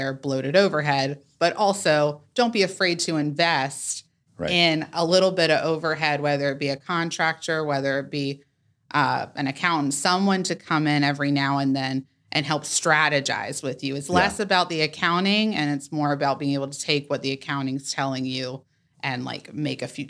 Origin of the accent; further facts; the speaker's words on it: Raleigh, North Carolina, United States; I grew up in Raleigh for a long time, went away for a while, and have been back for about 4 years.